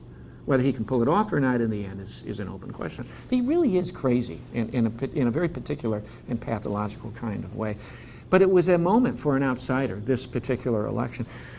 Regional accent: Iowa, United States; I'm not surprised by it because I'm from Iowa, so I see the candidates all the time

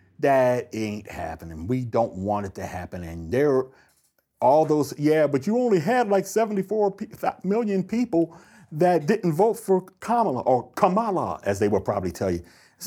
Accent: Somerset, New Jersey, United States; born or raised there

